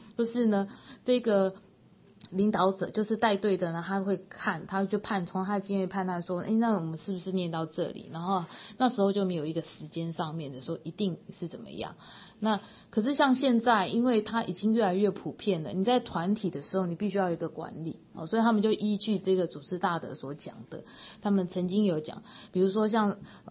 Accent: China; 而且我们说像我们中国人的这一种坐七的这一种习俗啊就是每7天坐一次

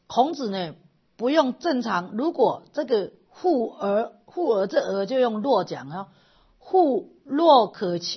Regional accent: China; 我们中国人很讲求这个根本的道理

